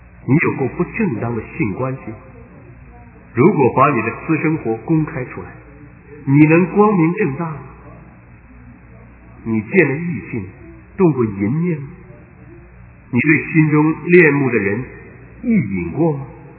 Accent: China; 而我们中国人呢，就退而求其次

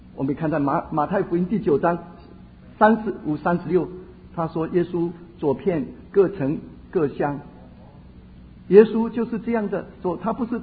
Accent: China; 我就发现怜悯和我们中国人的恻隐之心有什么不同

